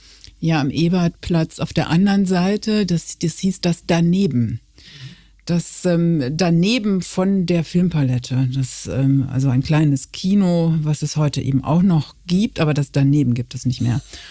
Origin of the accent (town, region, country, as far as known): Münster, North Rhine-Westphalia, Germany; now in Cologne, Germany